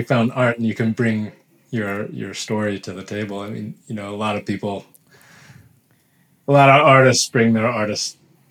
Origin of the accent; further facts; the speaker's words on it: New Hampshire, United States; So I grew up in New Hampshire, and I had, I lived in a small town that was the home of a picture book illustrator.